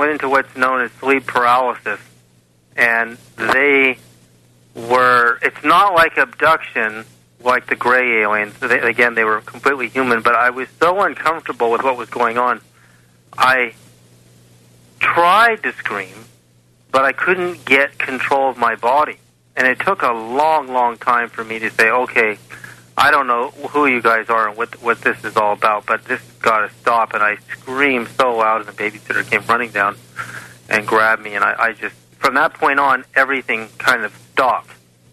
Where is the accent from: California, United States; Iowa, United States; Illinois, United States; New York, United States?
California, United States; Berkeley; also born or lived in Canada; I grew up in the 1960s. I was born in 1961 in Canada, and our whole family moved to Berkeley during all the riots for the Vietnam War protests